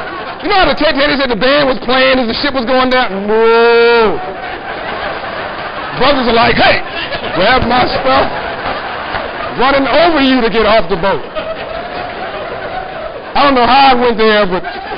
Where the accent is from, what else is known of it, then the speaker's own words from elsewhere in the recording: Compton, California, United States; I grew up in Cobham, California, in South Central LA.